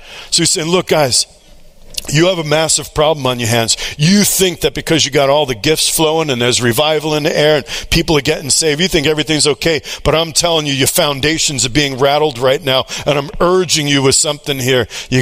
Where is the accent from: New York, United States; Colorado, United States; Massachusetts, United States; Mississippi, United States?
New York, United States; I'm a Jew from New York, and all about contending with things.